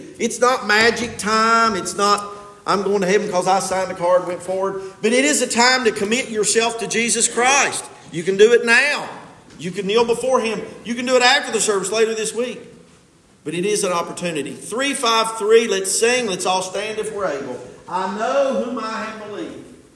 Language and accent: English; Delbarton, West Virginia, United States; Now, I grew up in Del Barton, West Virginia.